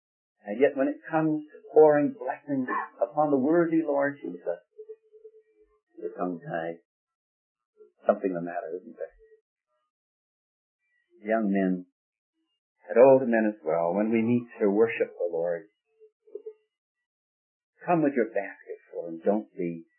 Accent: California, United States; I come from California, and I'm sorry to say that the attitude in many places in California is

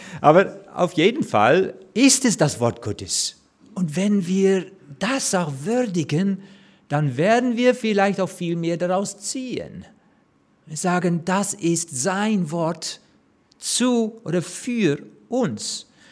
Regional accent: Netherlands; now in Germany; ich bin Holländer, wohne aber in Mitte Deutschland mit meiner Frau Elke

